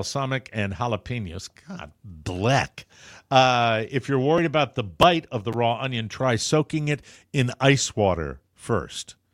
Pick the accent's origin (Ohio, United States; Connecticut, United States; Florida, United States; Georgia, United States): Connecticut, United States; Connecticut, my home state